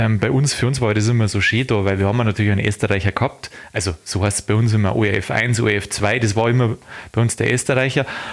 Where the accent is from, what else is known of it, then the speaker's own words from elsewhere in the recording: Bavaria, Germany; Da, wo ich herkomme, Landkreis Landshut